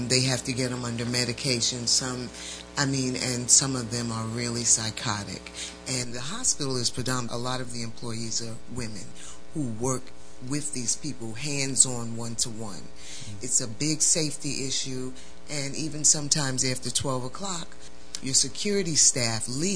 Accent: New York, United States; And being a New Yorker, you got the Transit Authority, you have sanitation

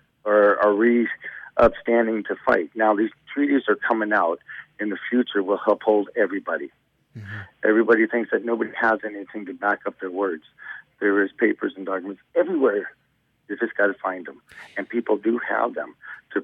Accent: United States; now in Indian Brook, Canada; Now, I've seen this growing up in the States. When I moved back here to Indian Brook

